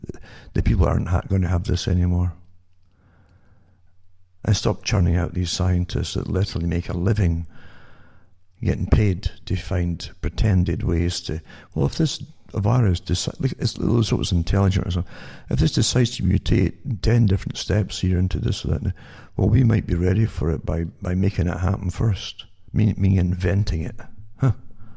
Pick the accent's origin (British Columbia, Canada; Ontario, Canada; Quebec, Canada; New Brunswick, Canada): British Columbia, Canada; from Interior Canada